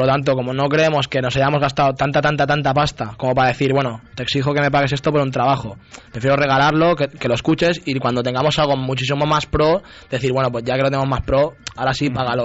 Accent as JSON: {"language": "Spanish", "town": "Corbera de Llobregat", "region": "Catalonia", "country": "Spain", "said": "yo soy de Corbera del Llobregat, que soy el que más lejos está"}